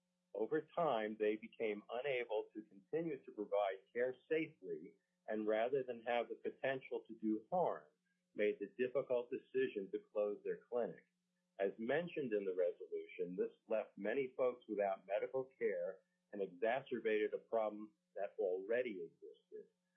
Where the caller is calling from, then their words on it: Anchorage, Alaska, United States; I am calling from Anchorage.